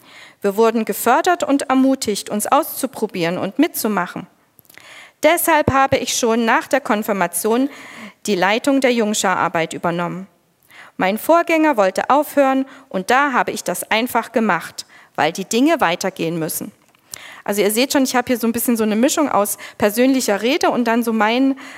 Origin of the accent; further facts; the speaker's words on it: Marienberg, Saxony, Germany; ich komme hier aus dem Kreis Marienberg, bin hier aufgewachsen, habe in Olbernhau mein Abitur gemacht, war dann 2 Jahre lang bei einem christlichen Verlag als Praktikantin, habe in Marburg studiert, war dann kurz in Berlin